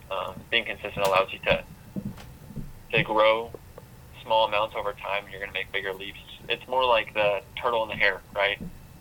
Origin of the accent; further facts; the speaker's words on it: Idaho, United States; now in Indianapolis, United States; You know, I grew up in Idaho, and so I definitely have a little bit of a country phase in me.